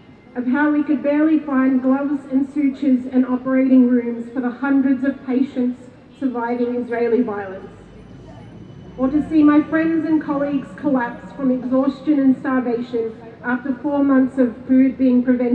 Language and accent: English; Melbourne, Victoria, Australia; also born or lived in Kuwait; I'm a Palestinian Australian. I was born in Kuwait and I have spent most of my life here in so-called Melbourne.